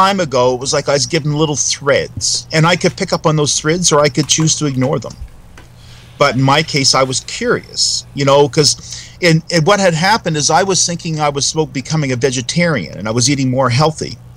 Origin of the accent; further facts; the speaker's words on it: Canada; Well, actually, I'm from Canada, yes. I'm Canadian.